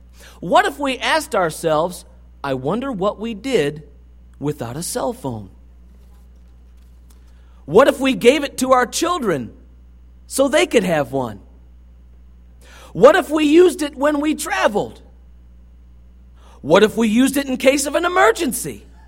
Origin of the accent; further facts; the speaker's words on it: Michigan, United States; I'm from Michigan, dude. I ain't nothing to do with California, okay?